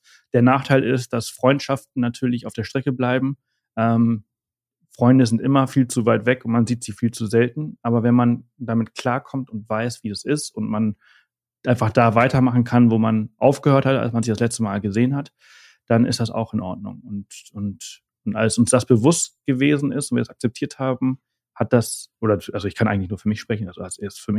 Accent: Germany; now in Spain; Also ich würde sagen, dass ich heute mehr Deutsch bin als Spanier. Das ist auf jeden Fall so, obwohl ich jetzt in Spanien lebe.

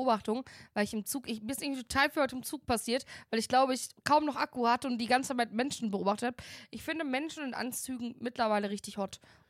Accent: Germany; wir als Deutsche kennen uns ja schon gut aus im amerikanischen Leben

